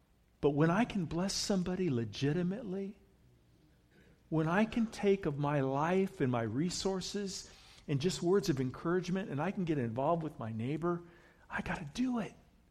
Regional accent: California, United States; I'm both Californian and German. Weird combination.

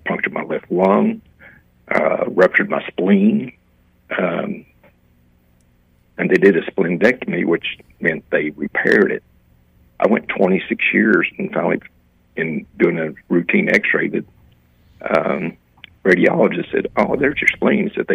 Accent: Marlboro, Kentucky, United States; also born or lived in Fort Knox; I grew up in Meade County, right there in the little city of Marlboro, right outside of Fort Knox. I was born in Fort Knox and everything.

